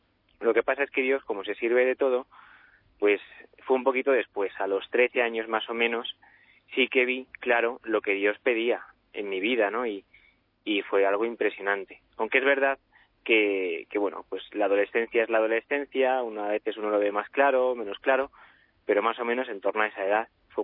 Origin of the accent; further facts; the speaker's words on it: Torre de Esteban Hambrán, Castilla-La Mancha, Spain; born there; yo nací en la Torre de Esteban Ambrán, en Toledo, que está como está ahí en los límites, ¿no? A 15 minutos de Navalcarnero, y ya es nuestra diócesis.